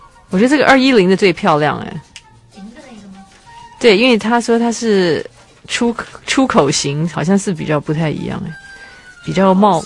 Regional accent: Taiwan; 我是来自台湾的淘宝初学者，

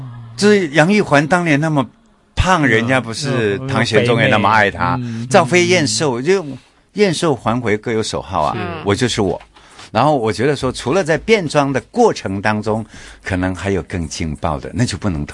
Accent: Taiwan; 我们台湾人怎么在过同性生活。

